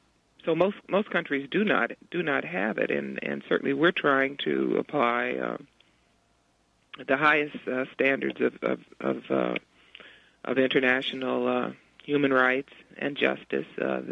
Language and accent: English; United States; that is that I'm American, but if I was a prosecutor, I wouldn't feel any differently.